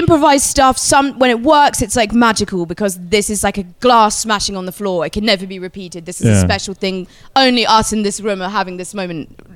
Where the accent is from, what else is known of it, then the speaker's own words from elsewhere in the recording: Brighton, South East England, United Kingdom; In my hometown, Brighton, we have a huge like foreign student population.